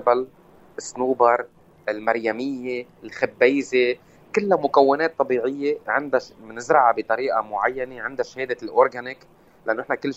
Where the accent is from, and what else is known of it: Lebanon